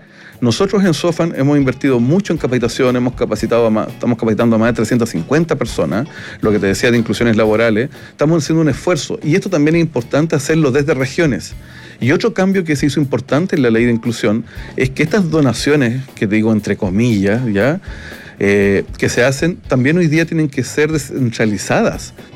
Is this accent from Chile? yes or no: yes; Yungay, Ñuble, Chile; Nosotros somos de la región de Ñuble, yo vengo de Yungay